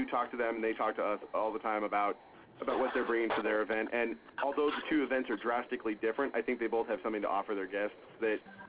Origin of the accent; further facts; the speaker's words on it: Seattle, Washington, United States; I'm originally from Seattle